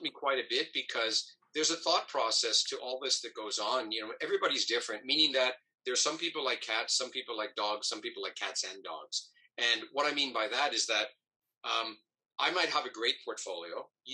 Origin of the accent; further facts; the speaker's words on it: New York, United States; even though I grew up in New York, I root for the Mets.